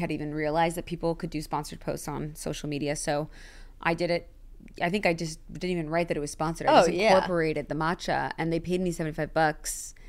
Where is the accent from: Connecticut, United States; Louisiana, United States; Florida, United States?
Connecticut, United States; I think a lot of people kind of thought I was from LA, even though I'm from Connecticut.